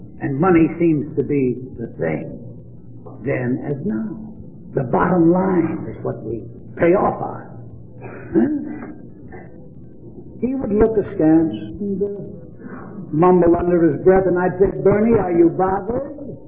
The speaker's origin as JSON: {"language": "English", "country": "Ireland", "said": "I'm an Irishman."}